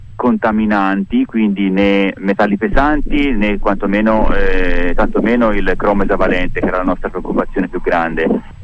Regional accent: Empoli, Tuscany, Italy; also born or lived in Varese, Lombardy; io sono originario qui di Empoli, però per motivi di lavoro ho lavorato molti anni in Lombardia, in provincia di Varese, dove ho cresciuto la mia famiglia. Dopo un po' abbiamo deciso di tornare in Toscana per vivere in campagna, all'aria aperta

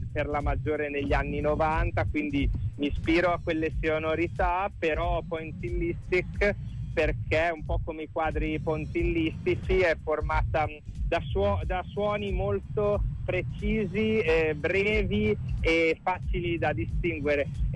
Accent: Cesena, Emilia-Romagna, Italy; io sono di Cesena e a Rimini da teenager ci ho passato diverso tempo

